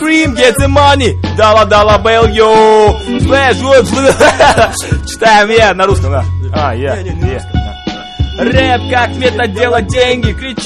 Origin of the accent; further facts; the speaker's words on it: Kazakhstan; Вы знаете, что мы из Казахстана, да?